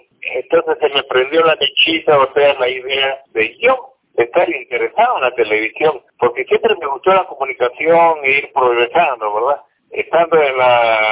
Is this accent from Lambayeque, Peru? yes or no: no; Callao, Peru; Magníficos padres, muy estrictos en la educación, el respeto. Nací en Callao el 30 de enero de 1935, en la calle Ica. Y ahí es donde me formé, salí a patrullar, a palomear por todo el Callao.